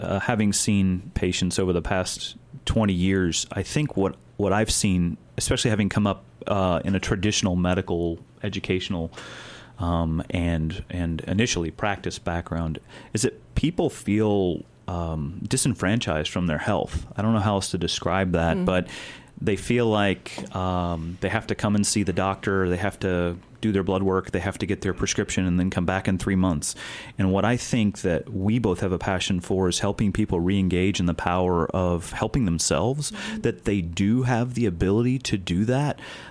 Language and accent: English; Houston, Texas, United States; Born and raised in Houston, Texas, actually.